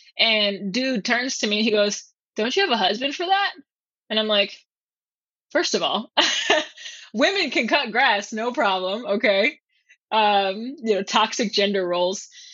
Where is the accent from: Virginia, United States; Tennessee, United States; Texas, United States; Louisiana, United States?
Texas, United States; San Antonio; I grew up in San Antonio, Texas, which is 68% Hispanic and like 25 or something, maybe less than that, actually, Black.